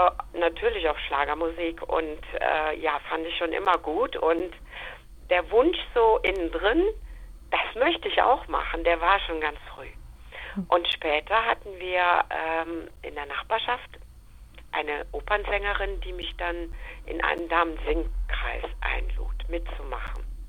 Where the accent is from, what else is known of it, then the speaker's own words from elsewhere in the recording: Mechernich, North Rhine-Westphalia, Germany; ich bin Schlagersängerin und ich komme aus der Eifel, aus dem Ort Mechernich.